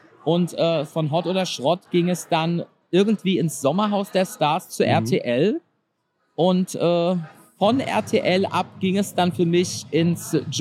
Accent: Frankfurt, Hesse, Germany; Ich bin ja Frankfurter Bub, bin ja gebürtig auch Frankfurter.

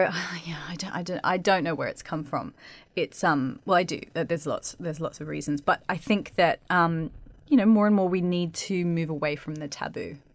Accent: Australia; I'm Australian, and so it's really, we're really lucky.

